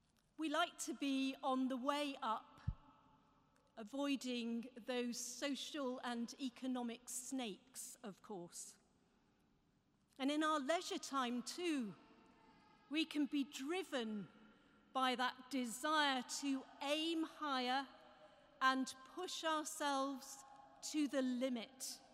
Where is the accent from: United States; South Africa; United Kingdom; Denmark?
United Kingdom; Durham, North East England; the stream of pilgrims in my hometown of Durham